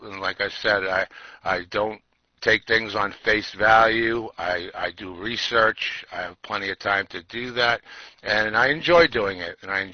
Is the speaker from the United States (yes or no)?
yes; New Jersey, United States; I'm from New Jersey